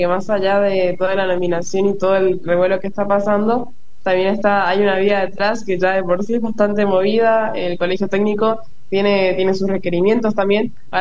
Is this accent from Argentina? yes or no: yes; Argentina; muchos desafíos que estamos atravesando como sociedad argentina